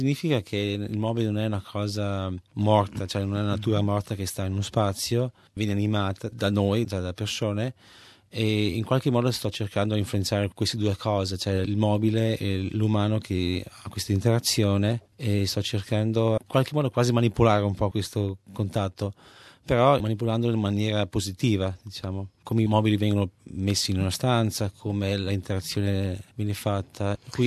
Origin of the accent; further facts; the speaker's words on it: Merano, Trentino-Alto Adige, Italy; ho fatto un apprendistato quando avevo 14 anni, nella mia città natale di Merano